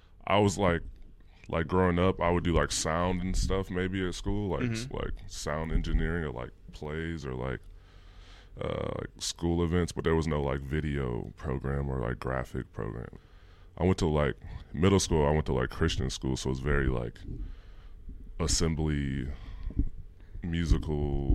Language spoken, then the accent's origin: English; Bellwood, Illinois, United States; now in Los Angeles, United States; West burbs. So like Bellwood, Maywood area.